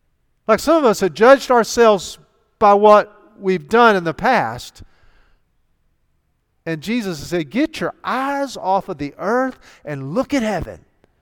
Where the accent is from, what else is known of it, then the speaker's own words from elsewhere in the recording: Southern United States, United States; I'm a Southern American. Not from South America. I'm from the South in the United States of America.